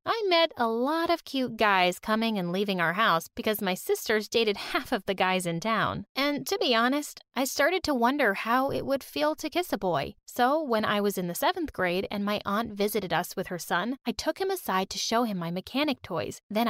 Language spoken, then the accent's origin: English; Poland; from Poland. I grew up in a family of models.